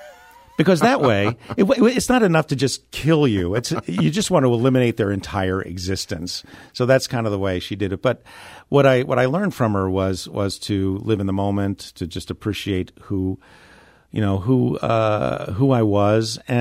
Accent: Hicksville, New York, United States; Long Island, Hicksville, Long Island, New York. The town was actually called Hicksville.

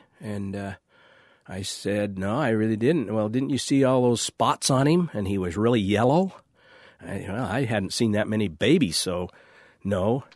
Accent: St. George, Utah, United States; I'm 65 years old. We're here in St. George, Utah, my hometown, and I'm here with my wife, Bunny.

